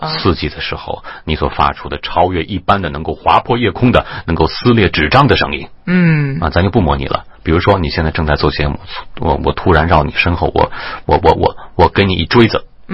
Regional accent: China; 所以我们中国人讲话即便表达爱意表达愤怒，通常也就是用平调的状态

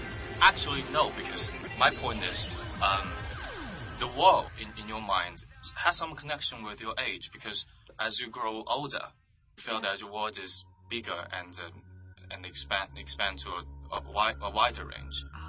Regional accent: United States; I remember telling a taxi driver in Cairo, Egypt, that I was from Hong Kong, because I was afraid to admit that I was an American.

